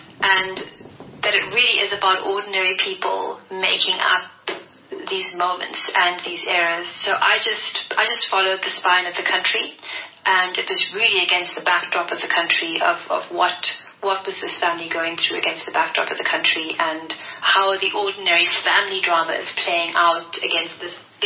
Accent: Cape Town, Western Cape, South Africa; I grew up in what I think of as a very Capetonian family, because it was extremely diverse. And I grew up in Mwume State, which some of you will know is quite close to District 6.

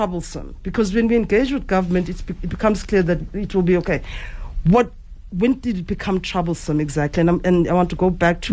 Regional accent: South Africa; But the bottom line is, as South African members of the public, civil society, actors, the government itself, I don't care who it is

